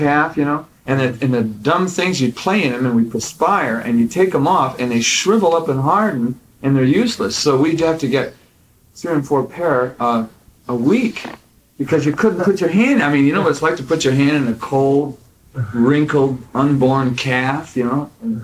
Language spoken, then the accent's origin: English; San Jose, California, United States; they sent us up to San Jose, my hometown, to play.